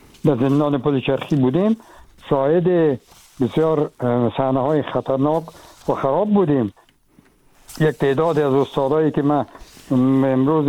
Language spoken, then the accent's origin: Persian; Afghanistan; moved away; من از افغانستان چون بر آمدیم